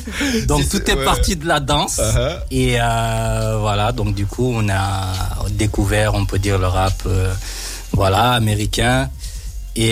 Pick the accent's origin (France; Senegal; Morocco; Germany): Senegal; je viens du Sénégal.